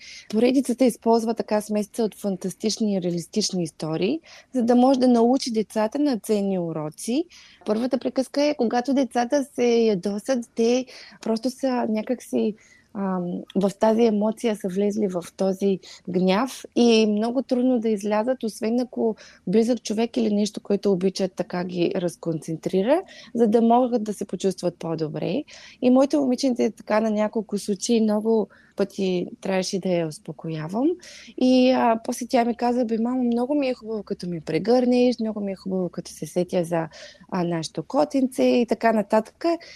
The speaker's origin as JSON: {"language": "Bulgarian", "town": "Silistra", "region": "Silistra Province", "country": "Bulgaria", "tie": "born or raised there", "said": "Аз съм родом от Силистра, едно много прекрасно малко градче, и там имам изключително много хубави и мили приятели и роднини."}